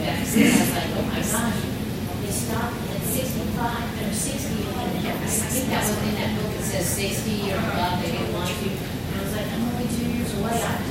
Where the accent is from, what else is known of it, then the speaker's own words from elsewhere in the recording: New Jersey, United States; I am from New Jersey. … I'm a nurse practitioner.